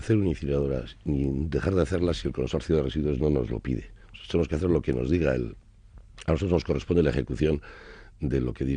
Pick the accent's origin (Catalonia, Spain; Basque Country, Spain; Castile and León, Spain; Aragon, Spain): Basque Country, Spain; Bergara; un ciudadano de Bergara, de donde soy natural